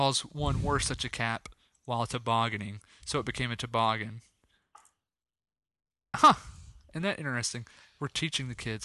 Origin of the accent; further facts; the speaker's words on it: Dayton, Ohio, United States; you know I'm from Dayton, so